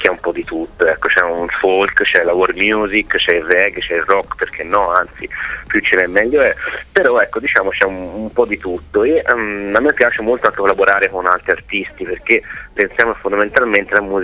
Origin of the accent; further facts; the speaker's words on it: Follonica, Tuscany, Italy; Sì, dunque noi siamo di Follonica, che è un piccolo paesino sulla costa maremmana, esattamente davanti all'isola d'Elba.